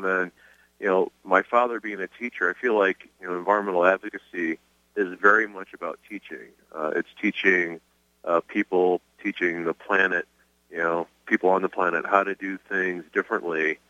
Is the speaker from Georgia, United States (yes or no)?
no; Michigan, United States; So I grew up in Southwest Michigan. In a rural community.